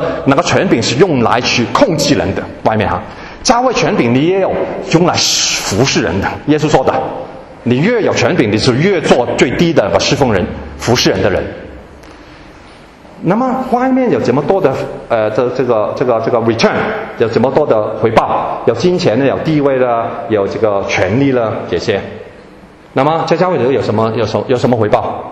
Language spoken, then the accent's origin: Chinese; China; 中国人呢就要劝三次才做的，四次三次，那不是不好啊，但是我们中国人文化而已。